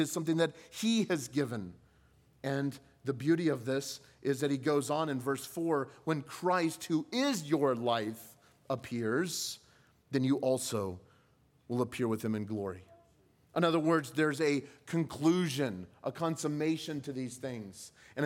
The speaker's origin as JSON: {"language": "English", "region": "California", "country": "United States", "tie": "born or raised there", "said": "I grew up in California, so we got 2 cents back in the day"}